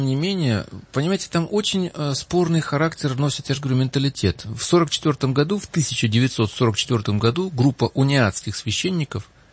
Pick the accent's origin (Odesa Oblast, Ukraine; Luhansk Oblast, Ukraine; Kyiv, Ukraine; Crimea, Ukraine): Kyiv, Ukraine; now in Moscow, Russia; я сам оттуда, я киевлянин, сейчас живу здесь в России, в Москве, но для меня всегда Украина была родиной, и Киев останется родным городом.